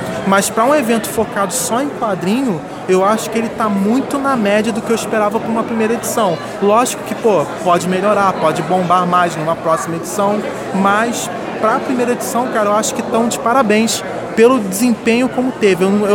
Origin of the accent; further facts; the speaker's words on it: Petrópolis, Rio de Janeiro, Brazil; Eu sou de Petrópolis